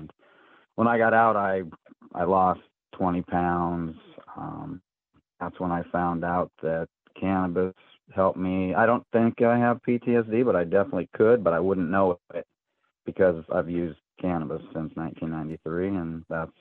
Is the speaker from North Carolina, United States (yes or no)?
no; Washington, United States; 10 or 15 miles from my hometown is Nacelle, Washington, and it's even smaller than Owako.